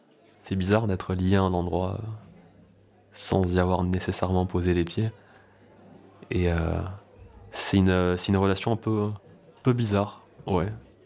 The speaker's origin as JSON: {"language": "French", "country": "Tunisia", "said": "ouais, je suis tunisien."}